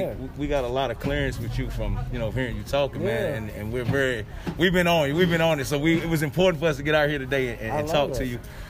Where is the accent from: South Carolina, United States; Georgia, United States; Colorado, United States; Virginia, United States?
Virginia, United States; Yeah, I'm straight from Virginia.